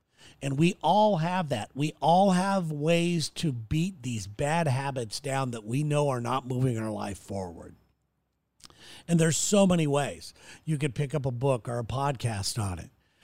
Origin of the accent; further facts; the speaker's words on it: United States; As an American guy, I'm honored.